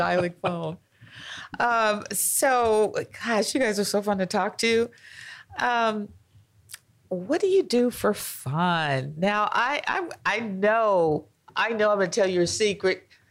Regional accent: Oregon, United States; I was only born and raised in Oregon.

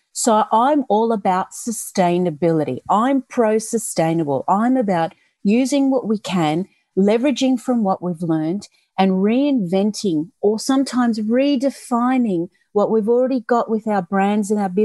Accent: Australia; born there; I'm of Italian descent. All of my family live in the north of Italy. I was born in Australia

